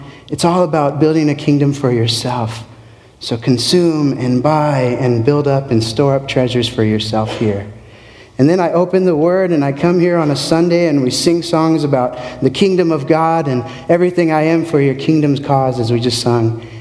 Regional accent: San Diego, California, United States; as you heard, and I come from San Diego, born and raised.

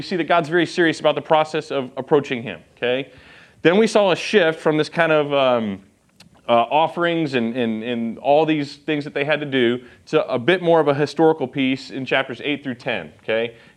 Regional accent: Texas, United States; we're from Texas, I don't know if I've ever mentioned

